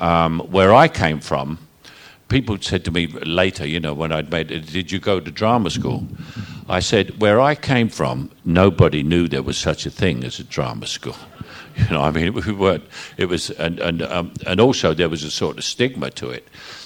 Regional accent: London, United Kingdom; being a Cockney myself, obviously, I went there to play the Cockney Corporal.

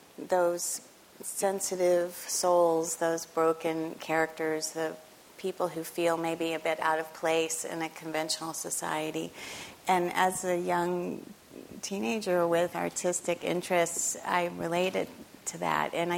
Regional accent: Memphis, Tennessee, United States; Well, when I was a girl, I grew up in Memphis, Tennessee.

